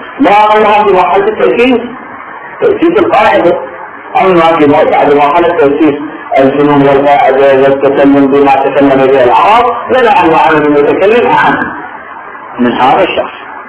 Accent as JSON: {"language": "Arabic", "country": "Iraq", "accent": "Iraqi", "said": "نحن في العراق مثلا لهجتنا الدارجة تشتمل على كلمات عربية فصيحة، على كلمات عربية محورة طريقة التلفظ فيها محورة، على كلمات إنجليزية، على كلمات تركية، على كلمات فارسية"}